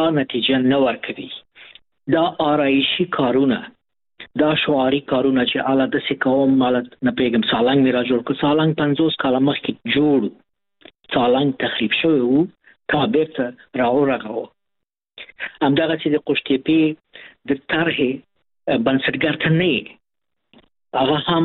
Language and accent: Pashto; Afghanistan; موږ د افغانستان خلکو یو برخه استو کدی شي دنه د اوس ما حال سم د لاس په کور کې نه یو